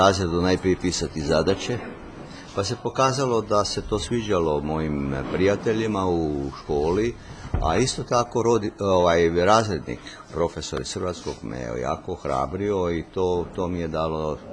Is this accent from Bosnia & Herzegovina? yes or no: no; Croatia; accent: Kajkavian; first language Kajkavian; Moj maternji jezik je kajkavski. Tako da ja i danas kad se nađem u svom rodnom mjestu govorim kajkavski, jel?